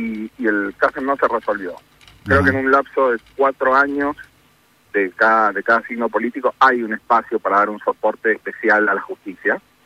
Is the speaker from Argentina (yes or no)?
yes; Argentina; Como argentino siempre tengo la esperanza de que todo mejore.